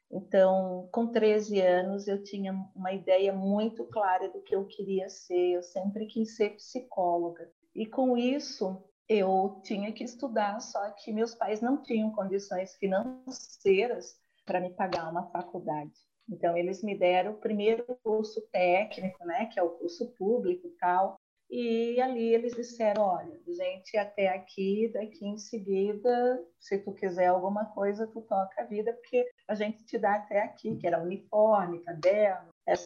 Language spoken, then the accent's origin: Portuguese; Blumenau, Santa Catarina, Brazil; E lá, eu nasci lá, mas eu me criei em Blumenau. Fiz toda uma vida em Blumenau. Mas quando eu tinha 11 anos, eu voltei para a cidade do meu pai.